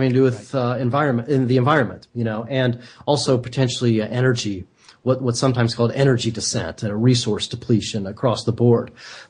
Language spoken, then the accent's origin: English; Kentucky, United States; And I grew up in Kentucky, and the horse races were a lot more fun there than that one.